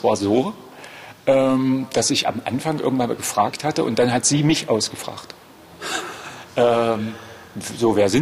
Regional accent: Halle, Saxony-Anhalt, Germany; Ich bin in Halle groß geworden und habe auch da studiert.

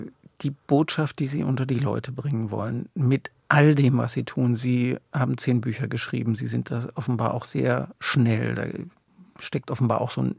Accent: East Germany, Germany; Ich bin in der DDR auch groß geworden

